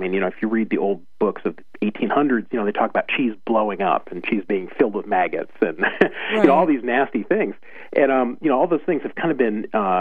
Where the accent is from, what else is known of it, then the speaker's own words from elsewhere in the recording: United States; I grew up on Kraft Singles and Velveeta, like most, Americans of my age.